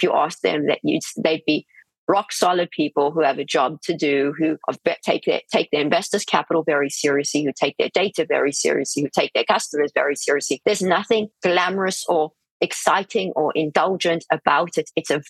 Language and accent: English; South Africa; It was tough growing up in South Africa.